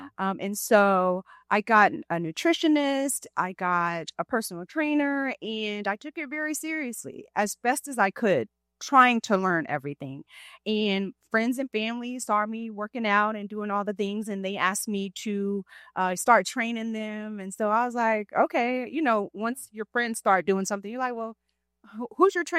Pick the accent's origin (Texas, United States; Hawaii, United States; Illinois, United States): Texas, United States; Angleton; Okay, so I'm a country girl. I grew up in Angleton, Texas. That's south.